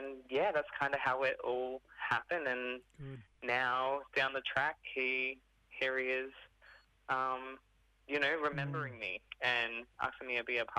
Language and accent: English; Cairns, Queensland, Australia; I'm from Far North Queensland, Cairns. My people are Irukandji, Jedibul, Kalkadoon, Oompla.